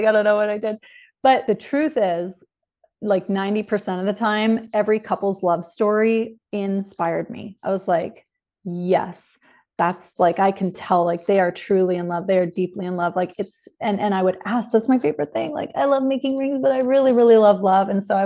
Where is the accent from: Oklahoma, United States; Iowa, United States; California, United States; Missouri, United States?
California, United States; Vista; At 40 years old, I met Paul, who happened to be from my hometown in Vista, California.